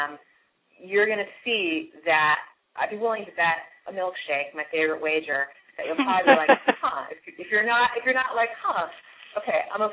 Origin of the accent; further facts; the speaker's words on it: Maine, United States; also born or lived in New York; Oh, my gosh. I grew up in Maine.